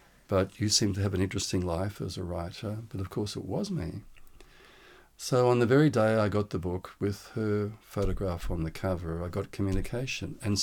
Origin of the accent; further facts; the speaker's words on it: Sydney, New South Wales, Australia; It's my mum, just after she was engaged at in Ashfield, where I was born and raised in Sydney.